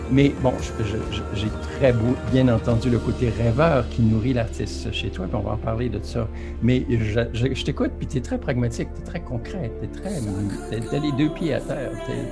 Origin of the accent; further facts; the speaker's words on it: Quebec, Canada; on t'entend, puis on est Québécois comme moi, tu sais